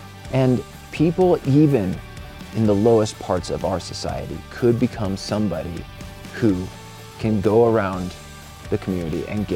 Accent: Manhattan, Kansas, United States; born there; also born or lived in Columbia, Missouri / Fort Collins, Colorado; So I was born in Manhattan, Kansas.

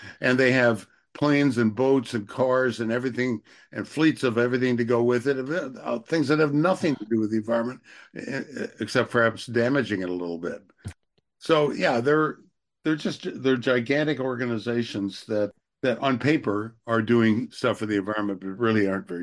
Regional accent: United States; I mean, just as an American media consumer

